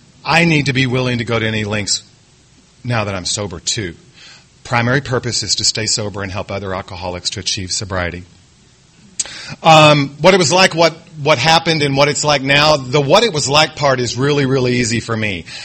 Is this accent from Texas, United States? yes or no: yes; Texas, United States; Like I said, I grew up in Texas, and I had that typical family dynamic where the father drank